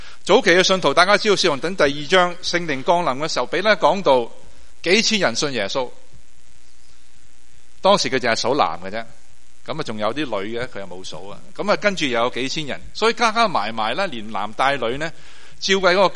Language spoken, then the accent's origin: Cantonese; Guangdong, China; 即系唔系好似我广东人见到面唔系好礼貌？